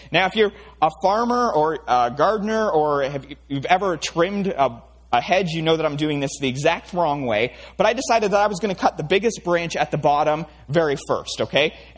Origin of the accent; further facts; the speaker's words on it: Canada; accent: Canadian; hopefully you can listen through my Canadian accent. All right. If you don't notice, I'm from Canada.